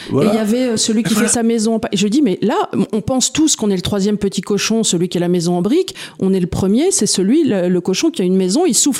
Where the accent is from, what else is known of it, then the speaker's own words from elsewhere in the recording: France; On est français, nous, avant toute chose.